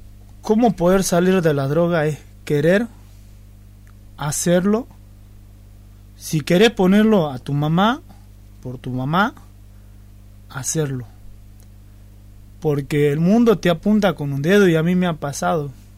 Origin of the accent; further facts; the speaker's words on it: Tartagal, Salta, Argentina; also born or lived in Aguaray; Me nací en Aguaray, mi padre me abandonó, nos venimos a Tartagal, me crié acá en la ciudad de Tartagal, me crié en la calle